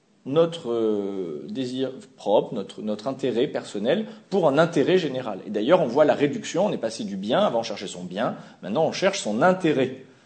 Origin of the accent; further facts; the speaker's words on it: France; et surtout parce qu'on est français